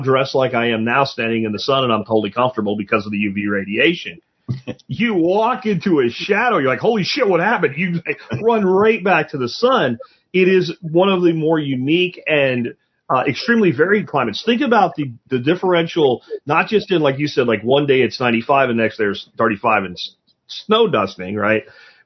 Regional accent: Texas, United States; I'm, you know, I'm from Texas and it gets hotter here.

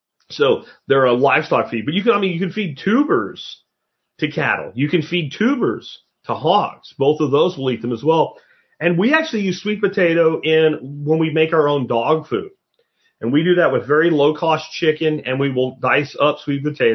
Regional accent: Pennsylvania, United States; I'm here in Texas. I can grow sweet potato. Where I grew up in Pennsylvania, I could grow regular, you know, Irish potatoes or what have you, Peruvian potatoes.

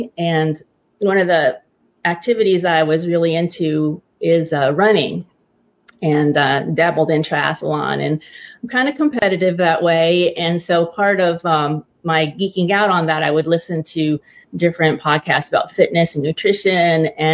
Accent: New York City, New York, United States; Actually, I grew up in New York City, so it was kind of, you know, tough to pursue that when I was in the concrete jungle, so to speak.

